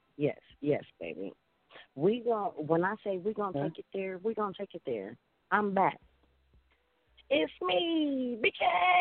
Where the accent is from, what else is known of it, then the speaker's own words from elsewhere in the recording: Kansas City, Missouri, United States; me being back in Kansas City in my hometown on my stomping ground for two motherfucking years